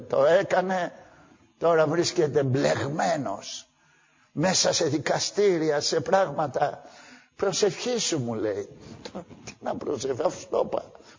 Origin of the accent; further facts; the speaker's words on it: Athens, Attica, Greece; από τότε που γεννήθηκα εδώ, στα Εξάρχεια, μέχρι τα 15 μου χρόνια